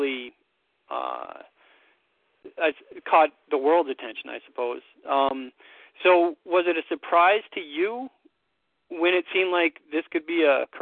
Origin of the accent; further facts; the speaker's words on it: Rochester, New York, United States; I'm from Rochester, New York, too, and interestingly, we ran on some of the same courses in high school.